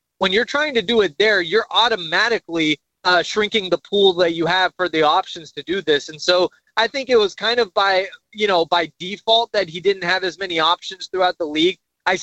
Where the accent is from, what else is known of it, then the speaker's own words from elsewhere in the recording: Dallas, Texas, United States; You know, I grew up in Dallas even before I was a reporter for 28 years.